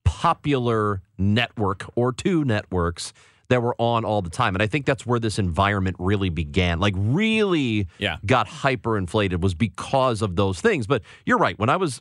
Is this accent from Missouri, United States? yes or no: yes; St. Louis, Missouri, United States; Well, I'm actually 45. I'm from St. Louis.